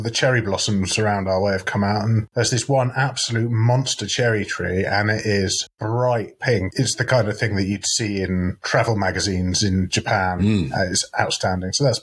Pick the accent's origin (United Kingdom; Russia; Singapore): United Kingdom; we can't just dive straight into that because we're British.